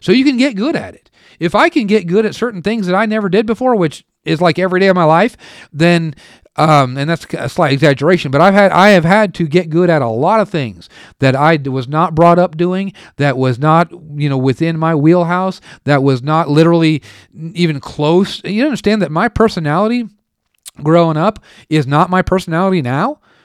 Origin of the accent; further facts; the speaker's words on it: United States; you know, I'm from America.